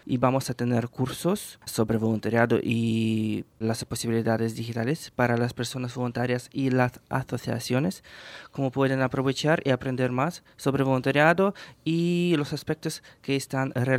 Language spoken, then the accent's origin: Spanish; Ukraine; accent: Ukrainian; Spanish is a second language; Por cierto, soy ucraniano, por eso tengo este acento maravilloso.